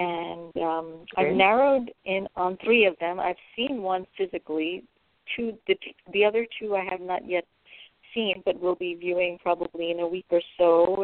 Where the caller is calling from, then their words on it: California, United States; I'm calling from California.